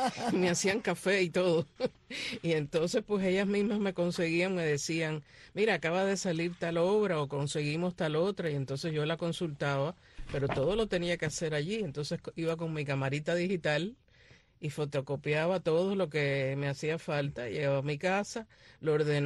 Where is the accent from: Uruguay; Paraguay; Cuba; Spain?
Cuba; now in United States; En parte sí, y en parte mi amor por Cuba, porque aunque vine muy joven, pues la llevo muy adentro y aunque soy ciudadana americana y llevo aquí 57 años viviendo, yo me siento cubana.